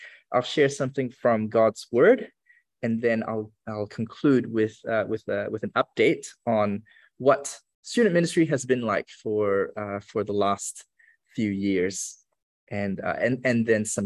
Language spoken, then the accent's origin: English; Kuala Lumpur, Federal Territory of Kuala Lumpur, Malaysia; also born or lived in Hamilton, New Zealand; I was born in Hamilton, but I was raised in Malaysia, specifically Kuala Lumpur, near the capital city. And so I kind of have a foot in both worlds. But ethnically, I am Malaysian Chinese